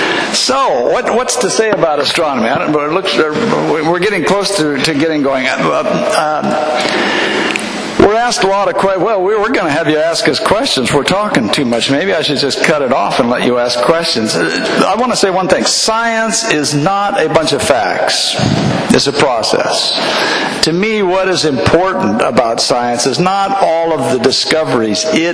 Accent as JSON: {"language": "English", "region": "California", "country": "United States", "tie": "born or raised there", "said": "I grew up in Southern California, just outside of Los Angeles."}